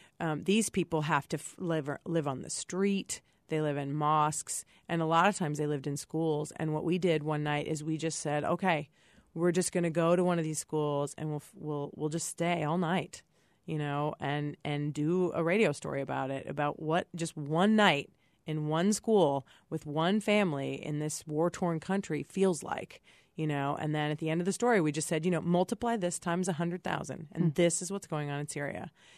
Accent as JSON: {"language": "English", "town": "Lincoln", "region": "Illinois", "country": "United States", "tie": "born or raised there", "said": "I started actually just last week in my hometown, Lincoln, Illinois"}